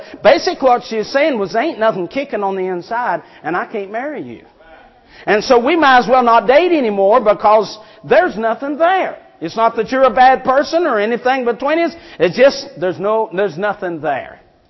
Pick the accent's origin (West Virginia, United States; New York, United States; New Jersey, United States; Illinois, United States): West Virginia, United States; also born or lived in Ohio / South Carolina; Born and raised in West Virginia, but got saved in Ohio, and I went to South Carolina to go to school.